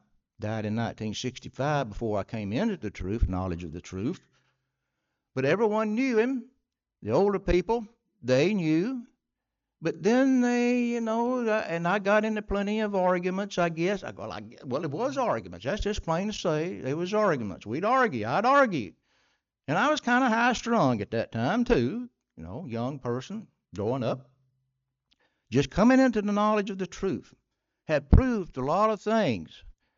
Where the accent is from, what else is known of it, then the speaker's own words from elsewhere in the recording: Alabama, United States; And I'm from Northeast Alabama. If you want to know exactly where I live, just get a map of Alabama and look it up.